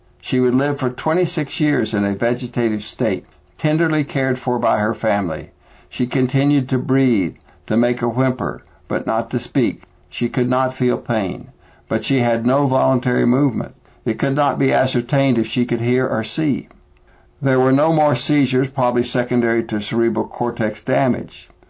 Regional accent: Amarillo, Texas, United States; from Amarillo, Texas

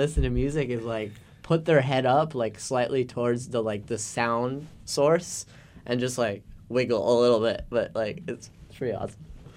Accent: Vancouver, British Columbia, Canada; So I grew up in Vancouver, Canada, hence the final destination being Vancouver, Canada.

